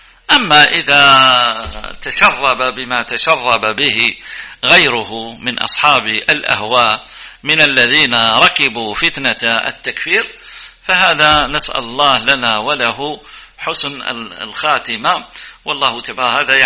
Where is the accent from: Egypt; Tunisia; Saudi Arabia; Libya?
Libya; أن يحفظ بلدنا ليبيا